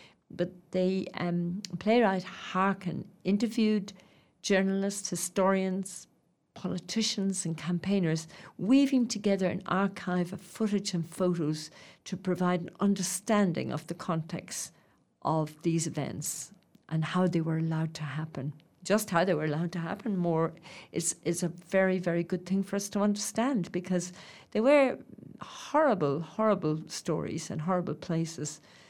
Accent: Ulster, Ireland; I come from County Monaghan

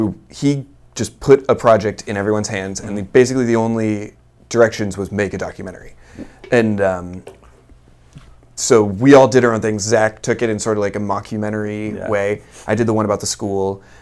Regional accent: Marshfield, United States; So born and raised in Marshfield.

